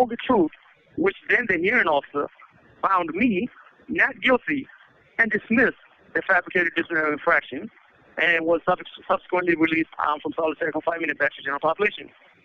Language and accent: English; Virginia, United States; majority of that time I've been in solitary confinement in my home state of Virginia.